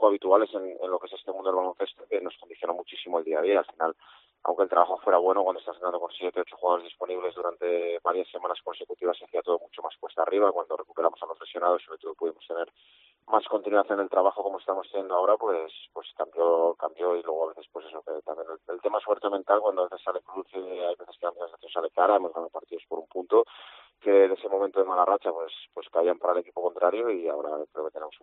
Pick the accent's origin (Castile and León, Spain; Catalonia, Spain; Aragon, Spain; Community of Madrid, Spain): Castile and León, Spain; Valladolid; como yo soy de Valladolid